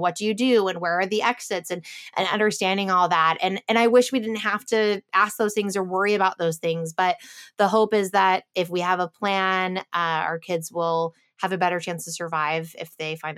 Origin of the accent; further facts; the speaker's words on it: Chicago, Illinois, United States; because I grew up in Chicago area with like cornfields. So there was no rock climbing for me.